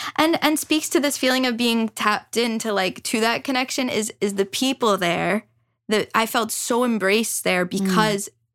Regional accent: Marblehead, Massachusetts, United States; Well, I grew up in Marblehead.

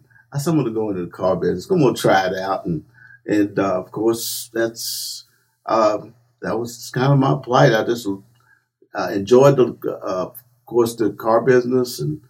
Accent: Jeanerette, Louisiana, United States; Grew up in Jenneret, Louisiana, right outside of New Iberia, and it's a little country town.

